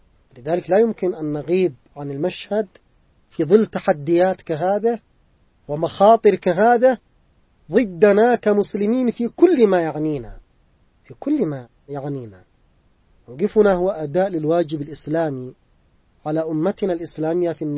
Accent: Yemen; نحن كشعب يمني كان موقفنا واضحا ومعلنا من بداية هذه الجولة

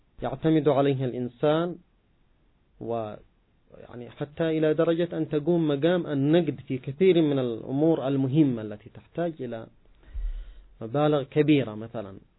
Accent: Yemen; عندنا في اليمن في الأرياف

